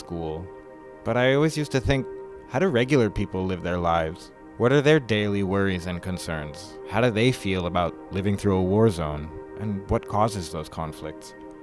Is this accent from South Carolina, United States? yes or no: no; New York City, New York, United States; I'm an American journalist who grew up and went to school in New York City. It was my first week of middle school in Manhattan